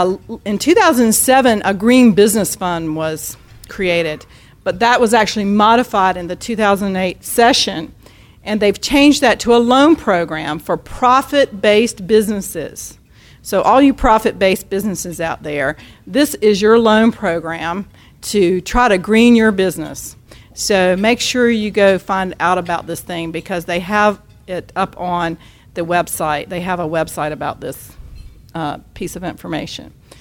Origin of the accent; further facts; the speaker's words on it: Raleigh, North Carolina, United States; And in Raleigh, since I am from Raleigh, okay, I'm going to just tell us just a teeny bit.